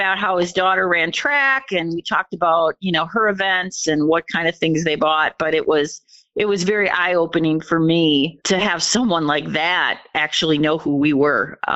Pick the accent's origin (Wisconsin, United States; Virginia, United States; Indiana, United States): Wisconsin, United States; Wausau; growing up in Wausau, I thought I couldn't wait to get out.